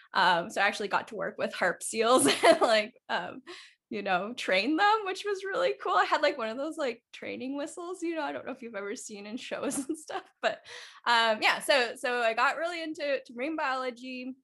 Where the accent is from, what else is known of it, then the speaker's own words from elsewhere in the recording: Canada; but I am Canadian.